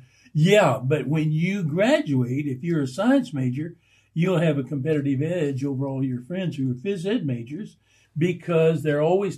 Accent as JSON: {"language": "English", "region": "Kansas", "country": "United States", "tie": "born there", "said": "And I was born in Northwest Kansas, and to say that we lived in poverty would be an understatement."}